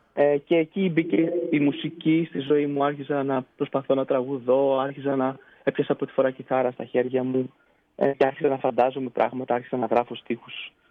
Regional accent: Thebes, Central Greece, Greece; Μεγάλωσα στη Θήβα ακριβώς όπως το έθεσες, εκεί στη δεκαετία του 90.

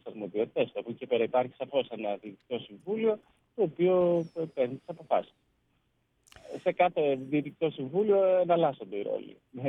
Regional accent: Karditsa, Thessaly, Greece; born there; now in Kozani, Greece; Όχι, εγώ γεννήθηκα στην Καρδίτσα.

